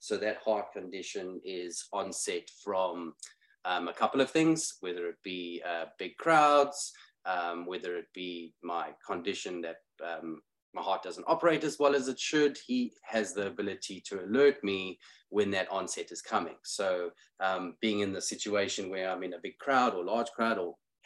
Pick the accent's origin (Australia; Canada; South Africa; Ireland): South Africa; now in United States; Obviously, I am from South Africa, so he has traveled the 18,000 miles with me on an airplane to be here.